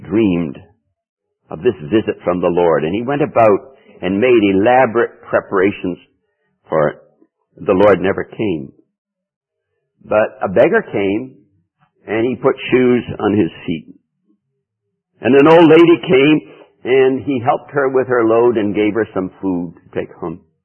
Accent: New England, United States; when I came up from New England here, and I've said this before probably, and I had a funeral, and I saw women at the funeral in pantsuits. I nearly fell in the grave from shock. You know, I'd never seen that before in New England.

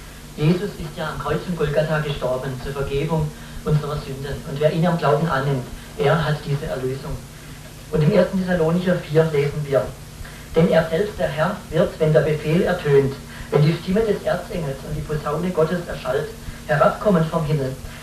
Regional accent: Pforzheim, Baden-Württemberg, Germany; weil es in der Nähe meiner Heimatstadt Pforzheim liegt

